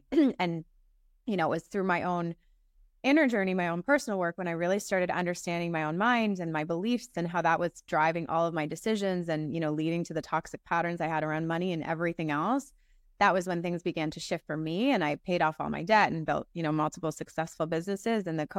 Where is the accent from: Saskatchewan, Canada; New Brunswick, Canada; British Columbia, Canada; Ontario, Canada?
Ontario, Canada; London; also born or lived in Calgary; so I'm Canadian. I'm originally from London, Ontario, and I spent many years climbing the corporate ladder as a commodities trader in Calgary, Alberta